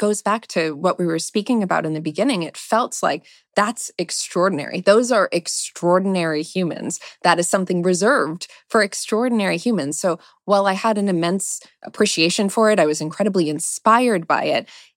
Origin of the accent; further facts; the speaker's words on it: Jupiter, Florida, United States; born there; I was born in Jupiter, Florida, which is very on brand for someone who loves space.